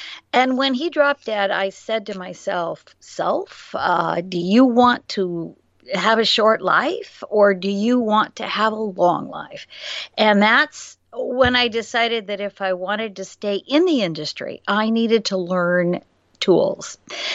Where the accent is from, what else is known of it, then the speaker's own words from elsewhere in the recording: Ireland; look, I'm Irish, and so you don't want to get my Irish up.